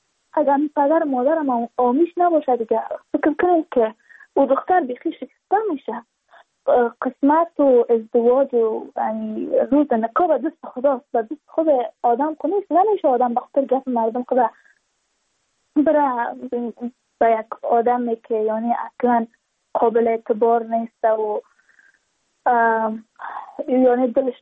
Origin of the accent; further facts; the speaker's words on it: Badakhshan, Afghanistan; چون ما از بدخشان هستیم